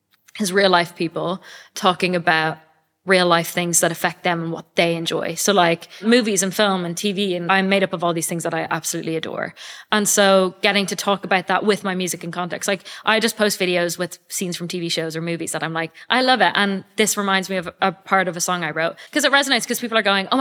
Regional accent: Ireland; moved away; maybe people don't want to accept me as an Irish artist because I didn't choose to start my career at home.

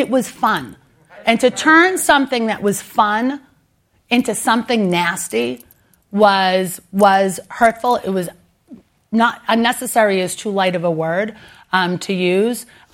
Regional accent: Boston, Massachusetts, United States; accent: Boston; sort of having a little bit of fun with my Boston accent, which I'm very proud of.

